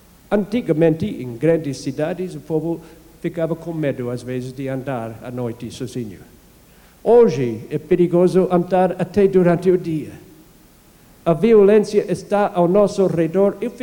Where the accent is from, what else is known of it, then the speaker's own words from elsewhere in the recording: Canada; Eu me lembro quando eu fui criado no Canadá, nós não tivemos chave de nossa casa.